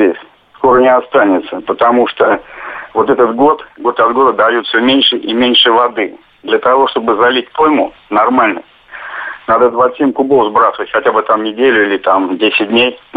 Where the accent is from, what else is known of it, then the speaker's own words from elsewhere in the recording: Volgograd, Volgograd Oblast, Russia; из Волгограда.